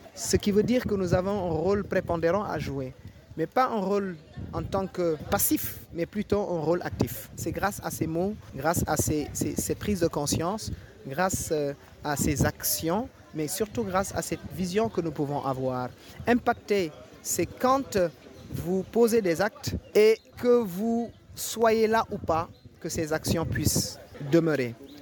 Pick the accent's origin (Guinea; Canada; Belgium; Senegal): Senegal; Je suis un Africain, je suis un Sénégalais et je crois au continent africain.